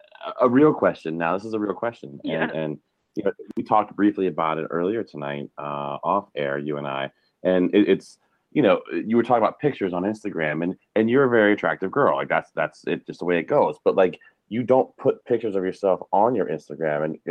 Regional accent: Virginia, United States; And listen, I grew up in Virginia, and barbecue was a thing.

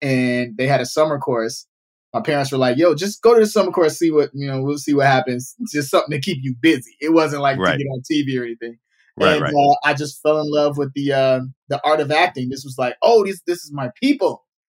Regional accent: Chicago, Illinois, United States; now in Los Angeles, United States; I mean, well, I was born and raised in Chicago.

